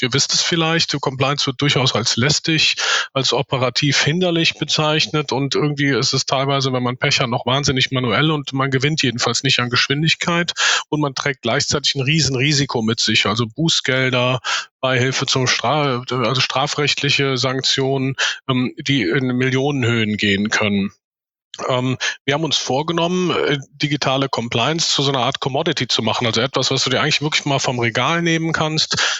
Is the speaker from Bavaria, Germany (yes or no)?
no; Cologne, North Rhine-Westphalia, Germany; Ich komme hier aus Köln, wo auch die Firma sitzt.